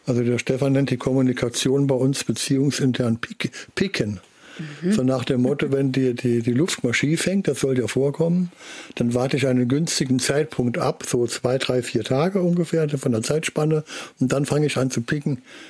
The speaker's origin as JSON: {"language": "German", "region": "Saarland", "country": "Germany", "said": "Gott sei Dank, soweit ich weiß, bei uns im Saarland nicht."}